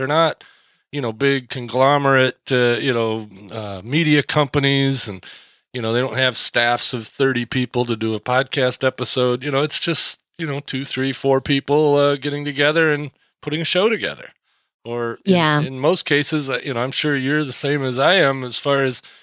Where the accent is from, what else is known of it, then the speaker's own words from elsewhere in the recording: Michigan, United States; In fact, one of your cohorts lives here in my hometown up here in Northern Michigan.